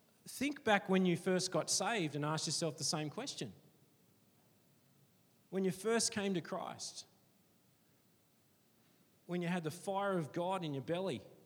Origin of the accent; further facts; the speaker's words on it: Wagga Wagga, New South Wales, Australia; because I'm from Wagga and I like meat and three veg.